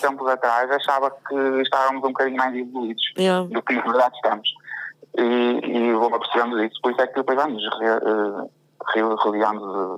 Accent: Viana, Viana do Castelo, Portugal; Sim. Sou de Viana.

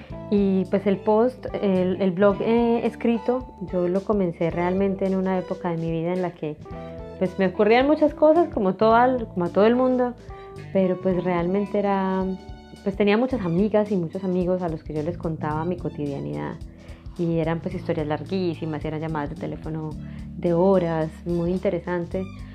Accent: Colombia; moved away as an adult; now in Japan; de mi experiencia como colombiana y de haber vivido en Colombia pues 30 y pico de años, y ahora, ¿cierto? Que llevo ya 4 años viviendo en Japón

